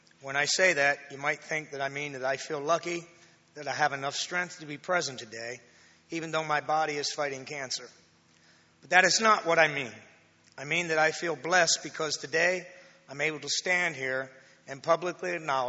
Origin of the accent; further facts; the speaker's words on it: Marietta, United States; I grew up here in Marietta as a boy. I attended CBC back when it was known as Congregational Bible Church.